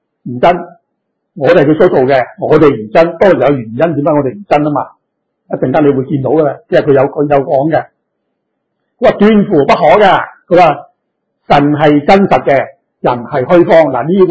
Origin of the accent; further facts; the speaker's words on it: China; 宗教即系我哋中国人都一样嘅，系嘛？